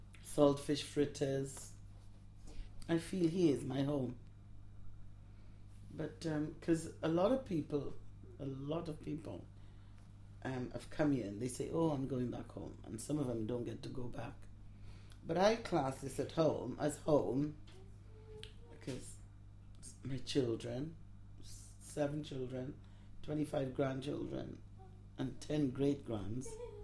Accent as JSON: {"language": "English", "town": "Limekiln", "region": "Saint Kitts", "country": "St. Kitts & Nevis", "tie": "born or raised there", "also_born_or_lived": "Antigua", "said": "I was born in Antigua, and that's not very far away from St. Kitts. When I was 12, I went to St. Kitts with my mum. We lived in Limekiln. And I went to school in the village."}